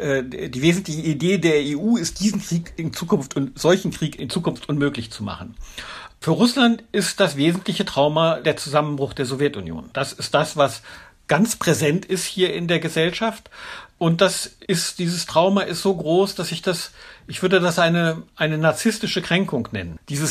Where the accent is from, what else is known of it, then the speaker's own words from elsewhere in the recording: Germany; Da brauche ich gar nicht so weit zurückzugehen, zu sagen, wir haben eine Verantwortung als Deutsche, eine besondere.